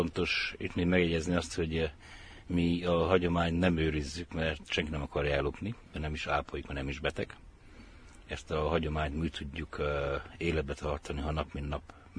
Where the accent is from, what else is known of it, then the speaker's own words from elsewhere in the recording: Kecset, Harghita, Romania; Kecsetből vagyunk mi. Kecsetben van igazából a telep, úgymond, ott tartjuk a lovakat